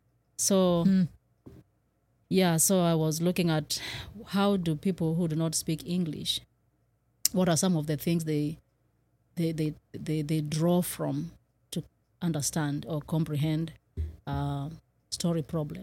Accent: Kenya; first language Kamba; English is a second language; now in United States; Like I told you, I speak my mother tongue, Kamba. And then I speak my husband's language.

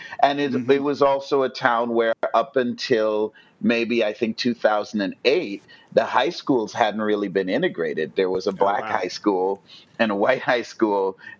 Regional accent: Trinidad & Tobago; Growing up in Trinidad, though, I did.

